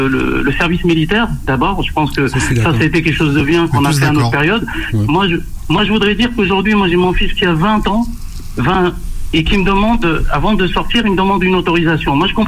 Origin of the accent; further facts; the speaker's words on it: Bobigny, Île-de-France, France; now in Charenton-le-Pont, France; Moi j'ai grandi à Bobigny avant d'habiter à Charenton-le-Pont.